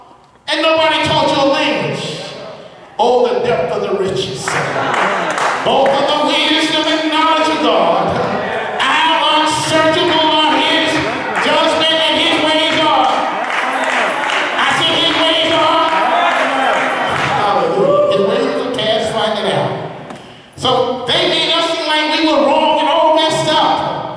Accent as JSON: {"language": "English", "region": "the South", "country": "United States", "tie": "born or raised there", "lives_now": "New York, United States", "said": "I grew up in the South in the 50s and the 60s."}